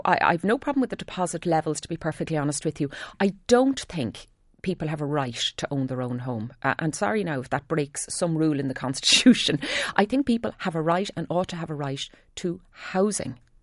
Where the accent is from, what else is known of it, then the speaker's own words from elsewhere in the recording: Dublin, Leinster, Ireland; now in Meath, Ireland; I live in Meath. I grew up in Dundrum in County Dublin.